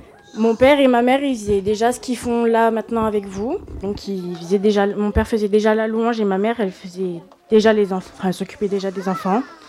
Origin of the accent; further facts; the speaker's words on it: Saint-Dizier, Grand Est, France; now in Grenoble, France; En 2013, on quitte ma ville natale, donc j'habite à Saint-Dizier dans le nord de la France, et on vient s'installer à Grenoble.